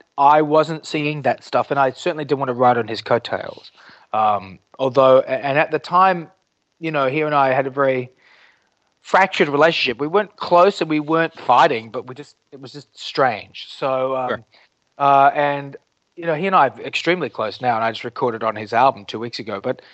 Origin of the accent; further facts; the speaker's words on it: Australia; now in United States; I was a kid from Australia. I'd been there for a couple of weeks and my head was spinning.